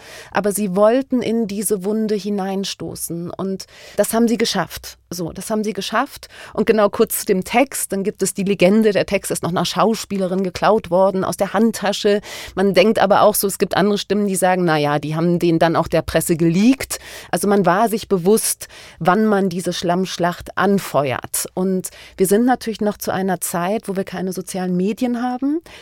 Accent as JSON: {"language": "German", "region": "Lower Saxony", "country": "Germany", "tie": "born or raised there", "said": "Und ich selber bin in der Mitte von Deutschland sozialisiert. Ich komme aus Niedersachsen in der Nähe von Göttingen und ich komme aus einer kleinen Stadt, wo es ein KZ gab."}